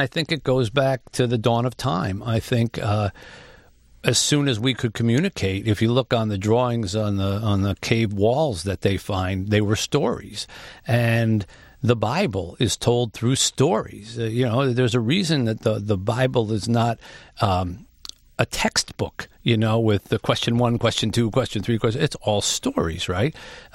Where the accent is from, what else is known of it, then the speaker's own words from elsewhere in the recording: New Jersey, United States; I was raised in South Jersey, just outside of Philadelphia. I was blessed with a mother and a father who didn't come from much. They were children of immigrants, but they believed in family.